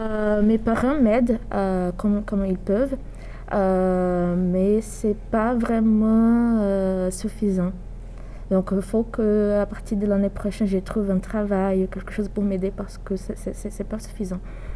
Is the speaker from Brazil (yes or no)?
yes; Brazil; J'ai 20 ans. Je fais L2 en psychologie à l'Université de Tours. Je suis brésilienne.